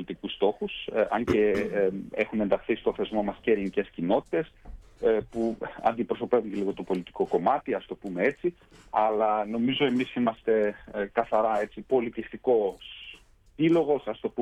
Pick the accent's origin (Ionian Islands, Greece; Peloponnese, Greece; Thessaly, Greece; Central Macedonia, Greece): Central Macedonia, Greece; Veria; also born or lived in Stuttgart, Germany; όχι επειδή γεννήθηκα στη Στουτγκάρδη, έτσι, και είναι και λίγο η καταγωγή μου, αν και είμαι από Βέρεια, λέω ότι είμαι από Στουτγκάρδη.